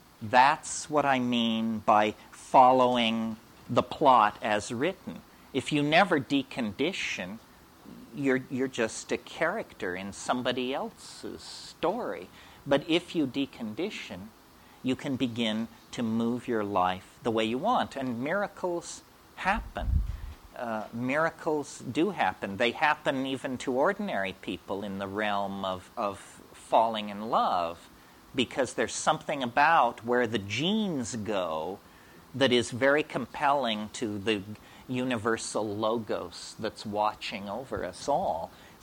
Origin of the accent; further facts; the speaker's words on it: Berkeley, California, United States; Like I grew up in Berkeley in the 19—I was in Berkeley from 65 to 70, the golden age.